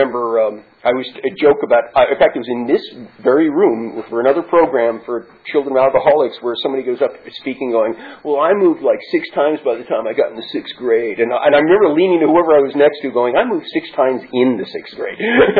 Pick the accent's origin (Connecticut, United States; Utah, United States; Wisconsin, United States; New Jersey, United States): Connecticut, United States; moved away; I came from Connecticut, and I moved out here about 15 years ago.